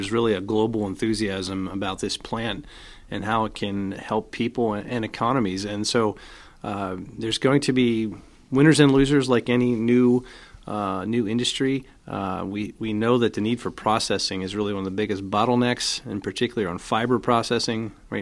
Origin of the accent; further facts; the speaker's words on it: Pennsylvania, United States; I grew up in Lancaster County, dairy farm family, and so I'm very familiar with farming, and it's kind of in my roots